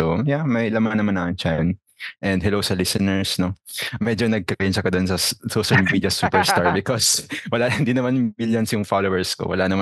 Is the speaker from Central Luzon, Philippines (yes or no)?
no; Davao, Davao Region, Philippines; Yes, I was born and raised in Davao. Particularly, yung bahay namin is literally above the water. Kasi coastal area kami, no? It was a informal settlement.